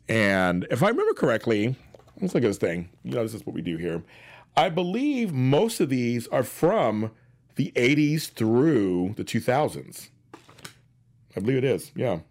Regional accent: Pittsburgh, Pennsylvania, United States; I'm from Pittsburgh. There are times when I was stuck in the house for 2 or 3 days because of snow.

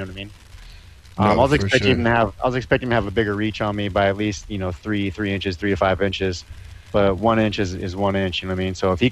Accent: Canoga Park, California, United States; now in Simi Valley, United States; No, I was born in Lancaster, and then I grew up in Canoga Park in the Valley. I moved to Simi Valley. I'm here in Simi Valley now, but I moved out here in 94 after the earthquake.

